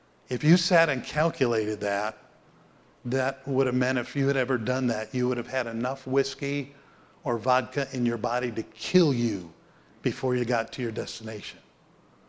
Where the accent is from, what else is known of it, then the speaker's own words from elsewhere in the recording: North Tonawanda, New York, United States; But I can remember growing up in North Tonawanda, New York, and Oliver Street was 6 miles long.